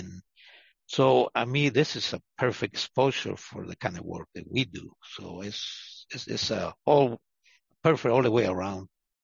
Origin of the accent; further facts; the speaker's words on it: Mexico City, Mexico; I was born and raised in Mexico City, Mexico, a big metropolitan city. And my parents, they come from Spain during the Civil War.